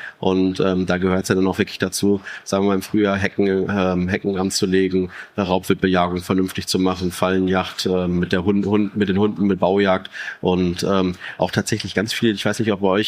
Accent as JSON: {"language": "German", "town": "Witten", "region": "North Rhine-Westphalia", "country": "Germany", "said": "Ich komme tatsächlich hier aus Witten, beziehungsweise direkt an der Grenze von Dortmund."}